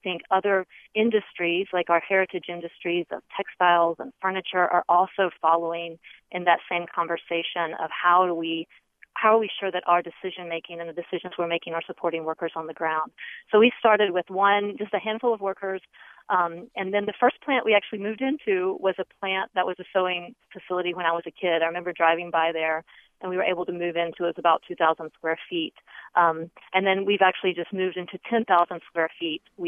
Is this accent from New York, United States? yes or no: no; Morganton, North Carolina, United States; I'm from Morganton, North Carolina, proud to be born and bred there and continue to live and work there.